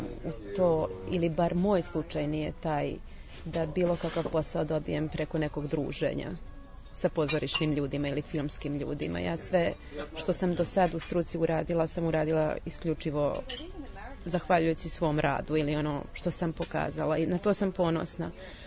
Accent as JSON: {"language": "Serbian", "town": "Novi Sad", "region": "Vojvodina", "country": "Serbia", "tie": "born there", "lives_now": "Subotica, Serbia", "said": "Ja sam, navodno, ja sam rođena u Novom Sadu. Ali ja mislim da ne postoji puno većih lokal patriota u ovom trenutku od mene."}